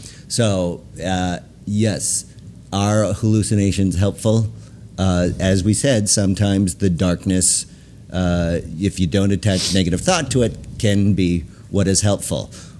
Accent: Canada; growing up in Canada, you got more access to SCTV than you did to SNL.

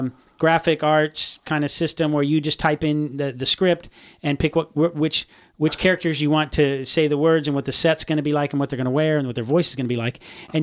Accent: California, United States; I grew up in Orange County, and so I was, of course, I was offended by that term behind the orange curtain, yeah.

